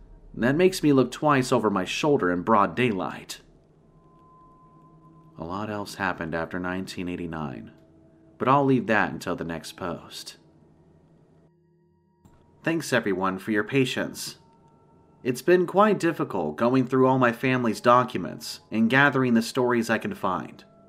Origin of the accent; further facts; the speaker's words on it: Boston, Massachusetts, United States; Growing up in Boston, I couldn't imagine ever not wanting to come back.